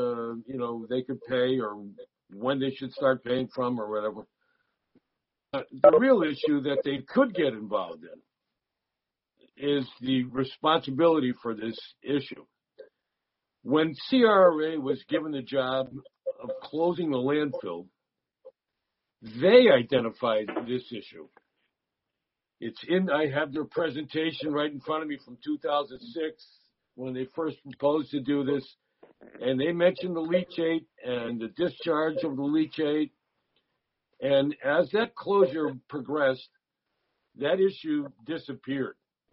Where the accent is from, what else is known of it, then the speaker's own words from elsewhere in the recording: East Hartford, Connecticut, United States; I'm from East Hartford.